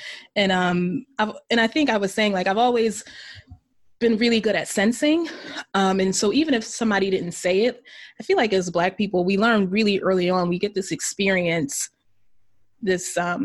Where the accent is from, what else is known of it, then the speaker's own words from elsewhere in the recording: Philadelphia, Pennsylvania, United States; I grew up in South Philadelphia, and it can be a very diverse community, South Philly